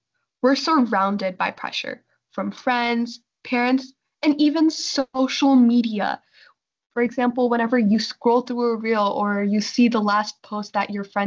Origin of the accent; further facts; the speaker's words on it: India; We come from India, a place that's filled with such rich cultural heritage.